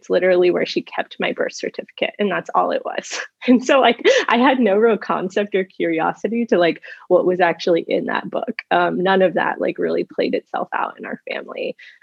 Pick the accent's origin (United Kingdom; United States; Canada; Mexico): United States; California; I'm originally from California, and if you have any context or stereotypes for, like, what that is, that's just about right.